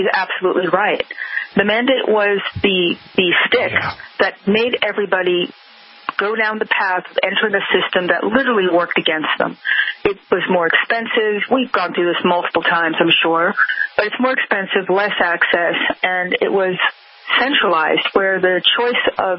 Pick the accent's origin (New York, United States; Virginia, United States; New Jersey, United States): New York, United States